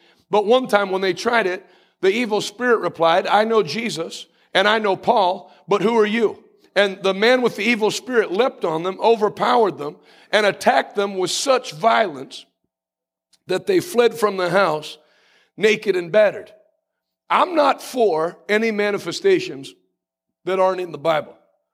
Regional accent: Pennsylvania, United States; see, I told you I was from Pennsylvania. I know the word wee-wee.

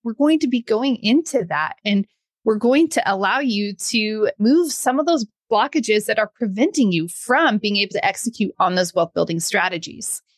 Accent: Modesto, California, United States; moved away; We grew up in Modesto, because some of you are probably curious which part. So that's the part, and that's why we're from there.

